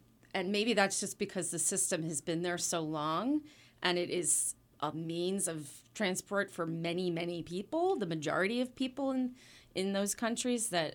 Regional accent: Pennsylvania, United States; But I've lived here since I was two, so I think

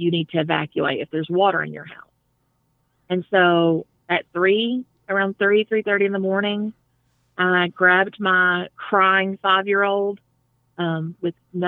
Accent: Kentucky, United States; also born or lived in East Tennessee / Western North Carolina; Yeah. I grew up here in East Kentucky.

